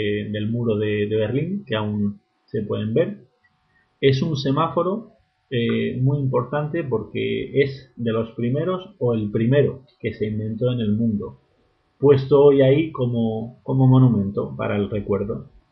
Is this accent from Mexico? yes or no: no; Murcia, Region of Murcia, Spain; Yo siendo de Murcia, la verdad que todo lo que sea salir de mi tierra, pues evidentemente es verde.